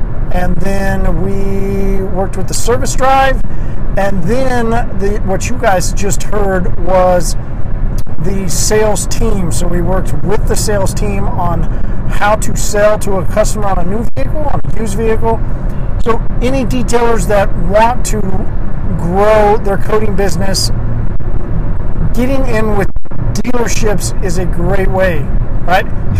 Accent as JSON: {"language": "English", "town": "Longmont", "region": "Colorado", "country": "United States", "said": "Hey, I'm from Long Mount, da da da da da da."}